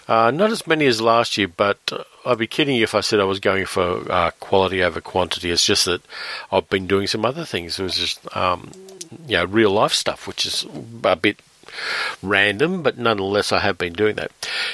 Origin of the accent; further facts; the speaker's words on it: Sydney, New South Wales, Australia; But Mission Impossible 2, the one that's set pretty much in my hometown of Sydney, is a spy movie remake of Notorious.